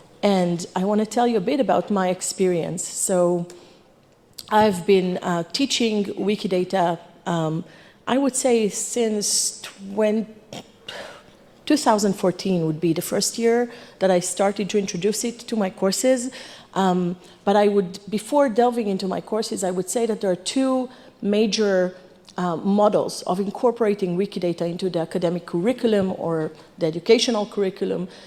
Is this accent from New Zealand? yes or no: no; Israel; I'm from Israel. I work at the Tel Aviv University.